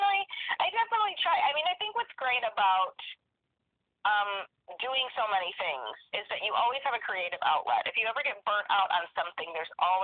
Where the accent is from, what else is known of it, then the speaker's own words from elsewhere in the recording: New York, United States; I am from New York. I'm from upstate New York, and actually in the center of the state, not just north of New York City, which everybody thinks upstate New York is. It's not. I'm in wine country.